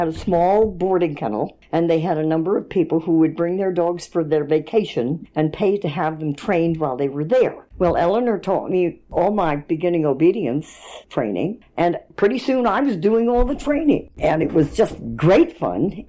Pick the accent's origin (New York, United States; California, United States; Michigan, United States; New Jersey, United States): New Jersey, United States; also born or lived in Philadelphia, United States; I was born in Philly, but my parents lived in Princeton, and then we moved to Maplewood, and then we moved to Short Hills.